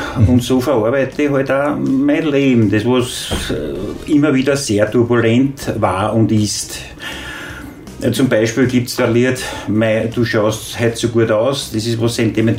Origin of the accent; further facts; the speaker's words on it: Leobersdorf, Lower Austria, Austria; Ich komme aus Leoersdorf. Ich wohne in Leoersdorf.